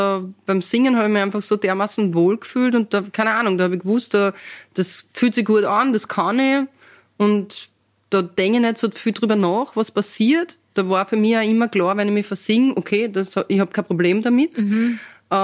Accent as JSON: {"language": "German", "town": "Altenberg", "region": "Upper Austria", "country": "Austria", "tie": "born or raised there", "said": "Also ich bin ja in Altenberg-Berlins groß geworden"}